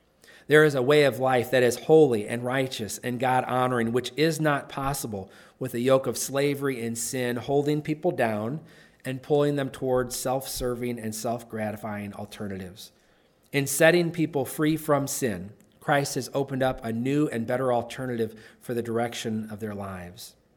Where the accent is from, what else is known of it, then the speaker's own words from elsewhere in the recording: United States; As an American, I have freedom of speech